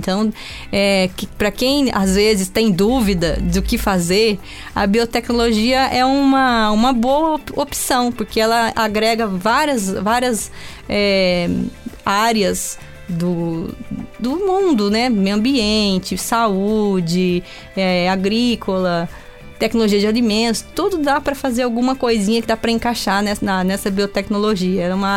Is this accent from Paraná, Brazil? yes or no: yes; Jaguapitã, Paraná, Brazil; eu sou natural de Jaguapitã, é uma cidade pequena, né, aqui próximo a Londrina mesmo.